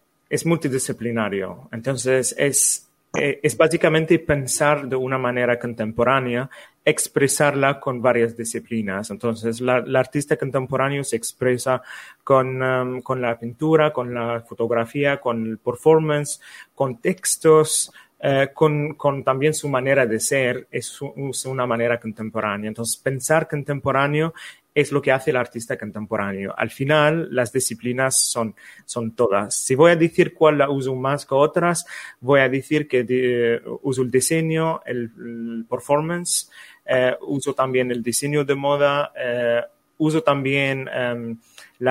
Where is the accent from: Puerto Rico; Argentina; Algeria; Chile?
Algeria; now in Barcelona, Spain; tengo 35 años, soy argelino y vivo aquí en Barcelona hace ya 7 años.